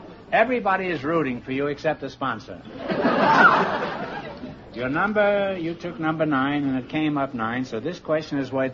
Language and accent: English; Massachusetts, United States; born there; Well, it was for me, because I was born in Massachusetts.